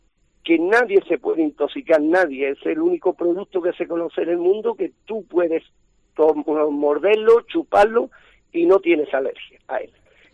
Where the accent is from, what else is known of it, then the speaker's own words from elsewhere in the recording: Jimena de la Frontera, Andalusia, Spain; ha llegado a las puertas de Jimena, yo soy de Jimena de la Frontera, y a las puertas de Alcalá